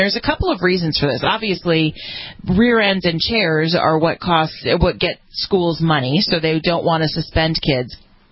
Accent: California, United States; California is my home state.

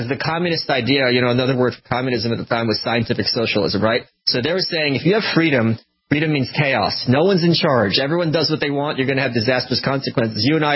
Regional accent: New York, United States; I'm such a New Yorker, I don't even know what guns are.

